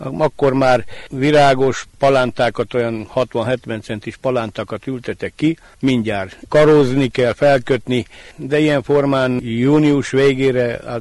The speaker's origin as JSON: {"language": "Hungarian", "region": "Mureș County", "country": "Romania", "tie": "born or raised there", "said": "nyugdíjas, itt élek nyárát Szentklászon, itt születtem, és gyakorlatilag nagy részét az életemnek itt éltem"}